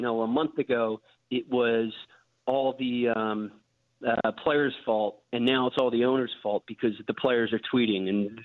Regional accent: Philadelphia, Pennsylvania, United States; I'm not sure if you guys are sister stations with 94.1 WIP, which is my hometown in Philly.

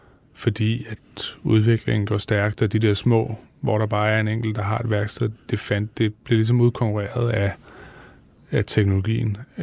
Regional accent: Viborg, Central Denmark Region, Denmark; Altså det at gå fra at være i en almindelig situation i Viborg, hvor jeg voksede op

